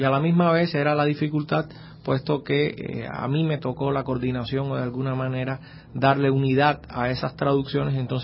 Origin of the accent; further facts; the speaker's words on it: Cuba; una sala para mí, que soy cubano, significa una cosa